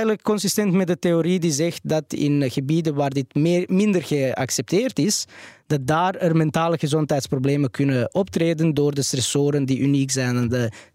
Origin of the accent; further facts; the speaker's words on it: Belgrade, Serbia; also born or lived in Antwerp; now in Belgium; ik ben opgegroeid in Belgrado, Servië.